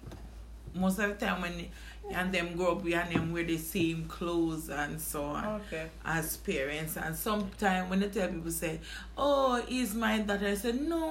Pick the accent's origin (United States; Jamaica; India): Jamaica; Portland; I am from Portland